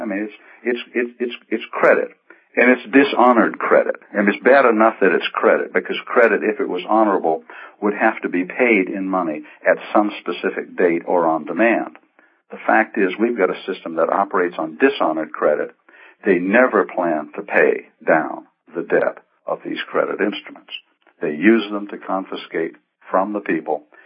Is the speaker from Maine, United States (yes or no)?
yes; Maine, United States; now in Graysville, United States; I'm from Maine.